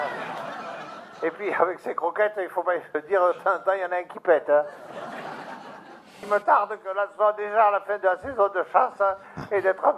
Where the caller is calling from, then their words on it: Rodez, Occitanie, France; je viens de Rodez.